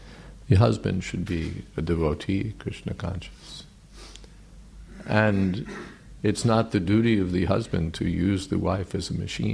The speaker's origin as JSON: {"language": "English", "country": "United States", "tie": "born or raised there", "said": "There's a candy that was popular in, at least when I was growing up in America, called Pez."}